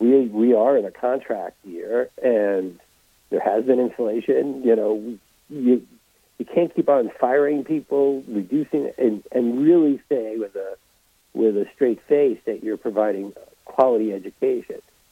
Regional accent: New York, United States; born or raised there

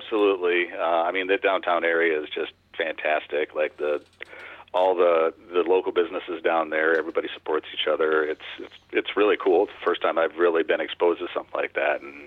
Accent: Oregon, Wisconsin, United States; We both went to school in Oregon, south of Madison. We grew up in Oregon and met each other in seventh grade

